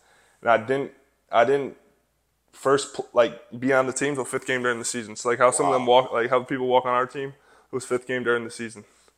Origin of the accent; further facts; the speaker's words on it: Lake Orion, Michigan, United States; So I'm from Lake Orion, Michigan. It's about 45 minutes from Detroit.